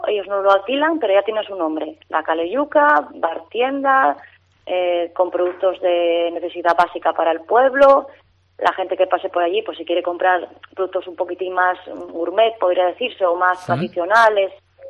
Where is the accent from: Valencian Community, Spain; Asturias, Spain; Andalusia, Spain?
Asturias, Spain; Langreo; born there; yo nací en Langreo, llevo años viviendo en Mieres